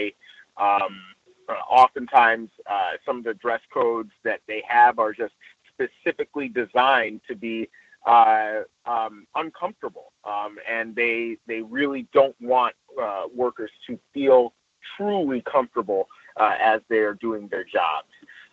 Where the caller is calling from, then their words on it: Los Angeles, California, United States; I'm reporting in from Los Angeles proper.